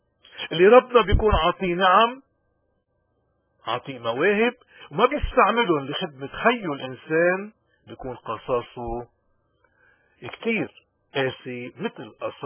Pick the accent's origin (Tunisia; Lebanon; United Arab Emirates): Lebanon; اليوم نحن كلبنانيين وين ما كنا مهم كتير هالمثال هيدا نفهم جوهره